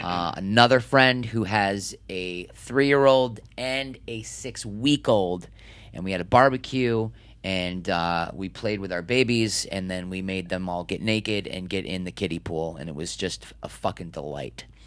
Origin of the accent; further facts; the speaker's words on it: Ellicottville, New York, United States; But I say I'm from Buffalo.